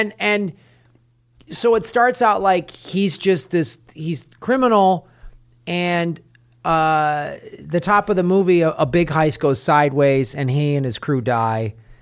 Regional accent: Chicago, Illinois, United States; So if you know, I grew up in Chicago.

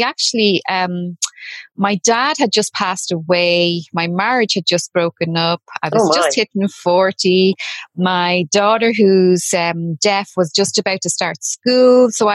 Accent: Ireland; Obviously, I'm Irish.

